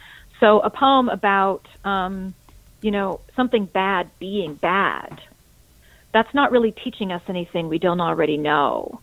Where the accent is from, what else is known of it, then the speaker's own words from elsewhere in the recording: United States; what was happening in my country as an American, but also as a mother